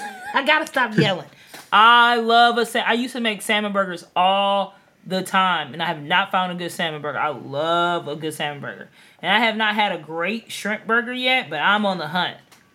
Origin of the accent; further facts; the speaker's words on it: Texas, United States; But I'm from Texas, so I'm always a little biased.